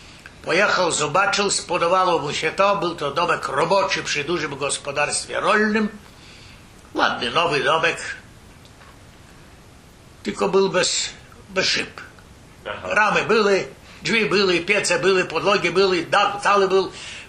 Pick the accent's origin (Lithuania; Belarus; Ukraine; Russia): Lithuania; Vilnius County; A resztę las, kiloneczki, rzeki, jeziora, takie same jak u nas na Wileszczyźnie.